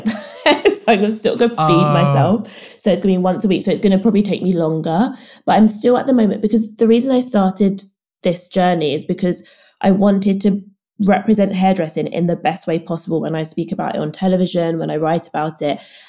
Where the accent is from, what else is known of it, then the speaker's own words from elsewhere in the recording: London, United Kingdom; I went to university in London and I'm born and bred in London. So lived with my parents